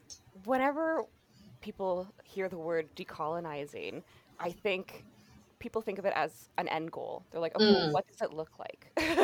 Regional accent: Quebec, Canada; growing up in the Gatineau Park of, if anyone is, or at least has visited Ottawa and has gone into the Gatineau Hills, that's it's a beautiful area.

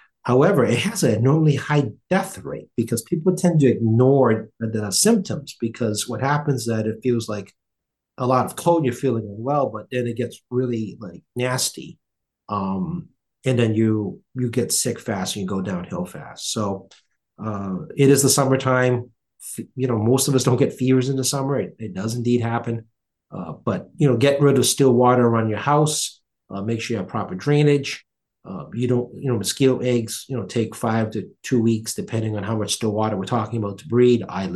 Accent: Quincy, Massachusetts, United States; I'm from Quincy. It's not that bad a ride.

